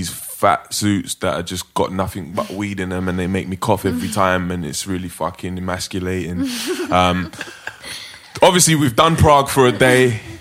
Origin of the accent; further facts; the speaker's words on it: England, United Kingdom; we're all English and loud and drunk